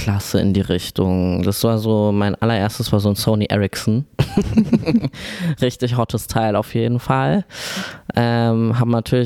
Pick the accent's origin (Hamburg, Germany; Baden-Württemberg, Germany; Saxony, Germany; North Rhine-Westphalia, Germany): North Rhine-Westphalia, Germany; Hagen; Als Kind in Hagen aufzuwachsen, also ist ja Ruhrpott und ehemaliges Industriegebiet, auch schon auch eine ArbeiterInnen-Gegend. Auch da, wo ich aufgewachsen bin, also meine Eltern sind ja aus Polen migriert